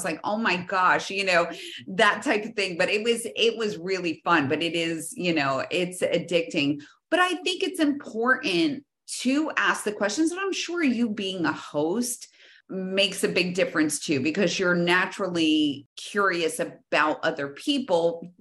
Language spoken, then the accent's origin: English; New Jersey, United States; You know, I'm from New Jersey. I joke, like, I know a guy for everything.